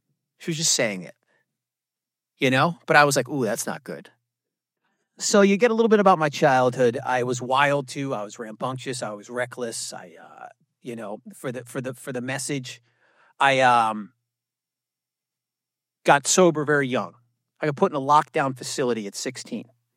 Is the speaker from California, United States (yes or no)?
no; Massachusetts, United States; Anyways, I grew up in Boston, south of Boston, in a quiet Massachusetts town.